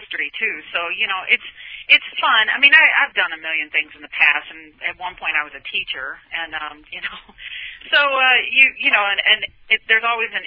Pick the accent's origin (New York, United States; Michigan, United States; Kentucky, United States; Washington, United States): Kentucky, United States; I grew up in Kentucky, and you know, we had a bunch of kids, and you know, no money, so, a bunch of Catholics.